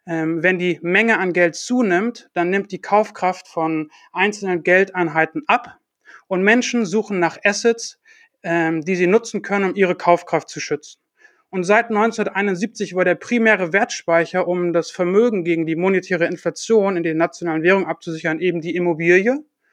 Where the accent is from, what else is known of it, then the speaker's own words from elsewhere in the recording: Hamburg, Germany; born there; zurückgekommen nach Deutschland, nach Hamburg, wo ich geboren bin